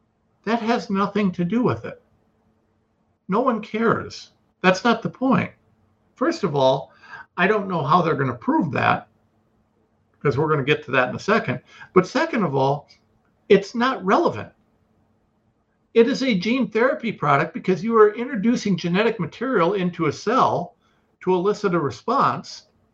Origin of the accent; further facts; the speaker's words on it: Ohio, United States; I'm from Ohio, so we're going to talk pickup trucks, right?